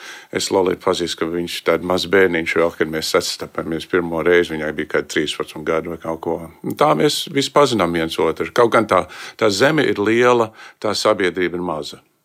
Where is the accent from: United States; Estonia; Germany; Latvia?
United States; Seattle, Washington; Bet es augu Sietlā